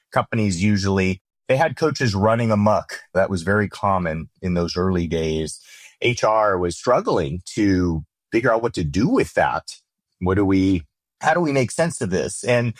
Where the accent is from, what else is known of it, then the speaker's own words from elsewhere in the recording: San Diego, California, United States; I'm from San Diego, and that's where his company was based. So I got to go home a ton and see my parents.